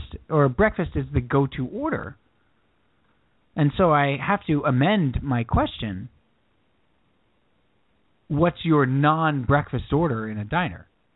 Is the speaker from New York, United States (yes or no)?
yes; Commack, New York, United States; The Candlelight was our diner. Where we grew up in Comac.